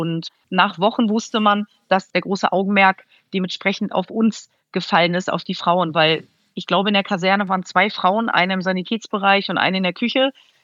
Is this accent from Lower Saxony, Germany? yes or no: yes; Lower Saxony, Germany; Ich komme vom Dorf aus der Lüneburger Heide und ich liebte und liebe sie immer noch, die Herausforderungen und die neuen Reize.